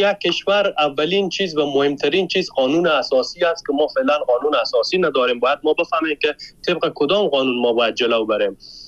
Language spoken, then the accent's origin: Persian; Afghanistan; همه ما افغان هستیم.